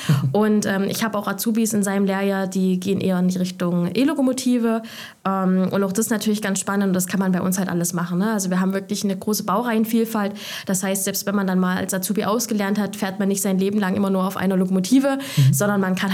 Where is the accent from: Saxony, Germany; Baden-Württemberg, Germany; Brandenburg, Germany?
Saxony, Germany; Ich komme aus dem Erzgebirge, ich hatte einen kurzen Arbeitsweg. Ich wohne jetzt ein Stück weiter weg, aber immer noch im Erzgebirge.